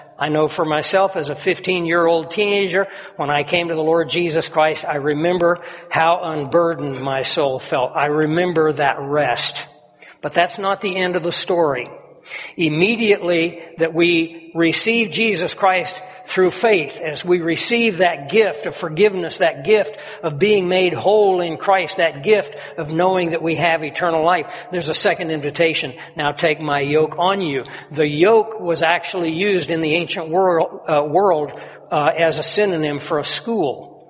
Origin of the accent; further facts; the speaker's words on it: Kansas, United States; I grew up on a farm. The conditions that I grew up in the Flint Hills of Kansas back in the 1950s were actually pretty much like the 1800s.